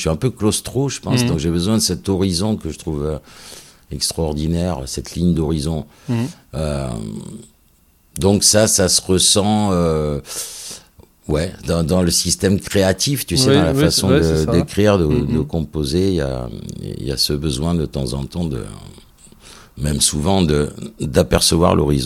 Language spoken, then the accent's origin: French; Nouvelle-Aquitaine, France; nous on a grandi au Pays Basque, on a des attaches basques assez prononcées du côté de Saint-Jean-Pied-de-Port, de Garassi, et aussi j'ai la famille dans les Landes